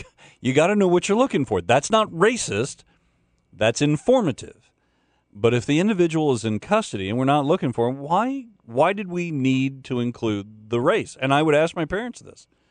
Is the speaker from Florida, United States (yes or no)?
yes; Florida, United States; I remember as a kid watching the news growing up in Central Florida